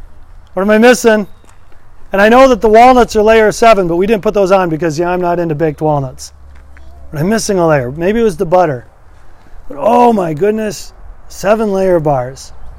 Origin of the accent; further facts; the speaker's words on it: Wisconsin, United States; Remember, I'm from Wisconsin. Loads and loads of cheese.